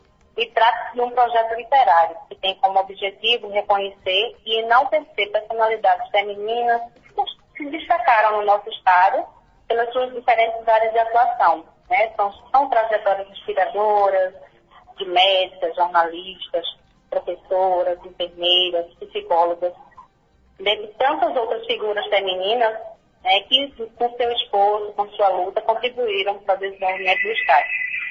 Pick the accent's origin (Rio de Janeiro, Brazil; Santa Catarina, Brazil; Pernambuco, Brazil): Pernambuco, Brazil; born or raised there; also born or lived in Tabira / Carnaíba